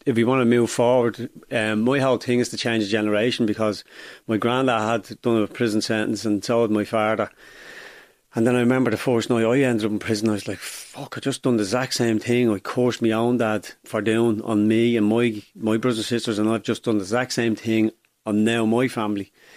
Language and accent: English; Dublin, Leinster, Ireland; Darndale is, as you probably well know, it's a deprived area. Growing up in Darndale